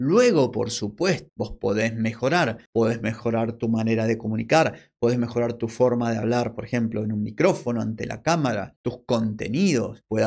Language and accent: Spanish; Argentina; Y en vez de decirte, che, para vender más tenés que hacer tal cosa, yo dijera, para vender más tienes que hacer. Ya suena mal, se nota que en mi país no hablamos así.